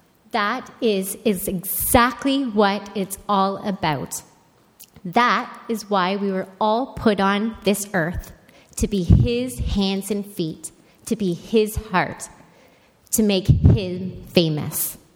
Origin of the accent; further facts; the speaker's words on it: Pancor, Ontario, Canada; also born or lived in Chatham; I was born in Chatham, Ontario, and brought up in a little farming community called Pancor.